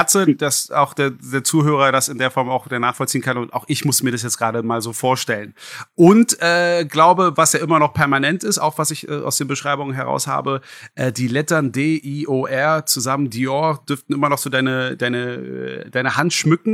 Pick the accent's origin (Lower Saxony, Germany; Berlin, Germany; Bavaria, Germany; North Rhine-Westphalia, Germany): Berlin, Germany; born there; ich bin auch ein gebürtiger Berliner